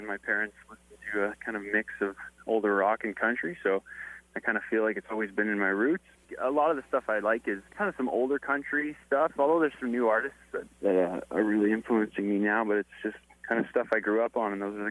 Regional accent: Alberta, Canada; I grew up in Alberta and spent most of my years there, but been out here for a little while now.

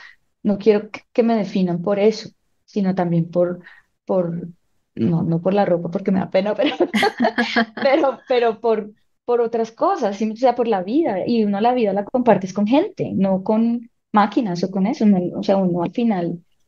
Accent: Colombia; now in Belgium; yo llevo allá 15 años, pero yo siento que mi corazón todavía está acá. O sea, yo amo Bélgica y me encanta y todo, pero si a mí me dicen de dónde eres o cómo te sientes, yo soy colombiana 100%.

